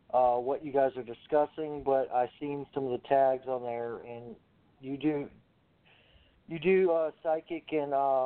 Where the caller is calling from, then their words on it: Roanoke, Virginia, United States; Roanoke, Virginia.